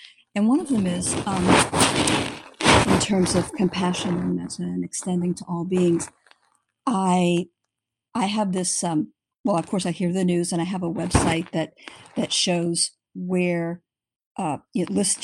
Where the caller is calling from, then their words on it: San Diego, California, United States; I'm calling from San Diego.